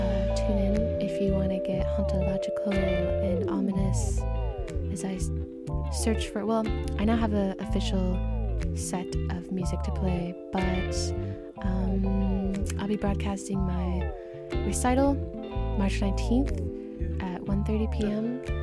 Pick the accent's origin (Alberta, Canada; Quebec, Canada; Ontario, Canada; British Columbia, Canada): Alberta, Canada; Calgary; I'm from Calgary.